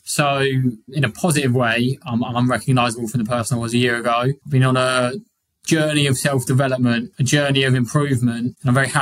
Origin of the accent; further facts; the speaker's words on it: Salisbury, South West England, United Kingdom; moved away as an adult; also born or lived in Surrey; now in New York, United States; I actually grew up in Salisbury, which is near Stonehenge. It's like a traditional farmland south of England. Then I moved up towards Surrey, so like South London, where I was until January of this year.